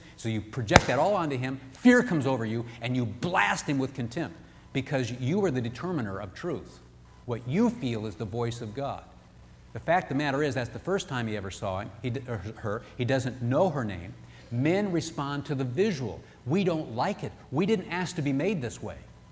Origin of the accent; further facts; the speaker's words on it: Peoria, Illinois, United States; I remember growing up in Peoria and riding my bike up and down. It was blue-collar city, and guys were always working on their cars.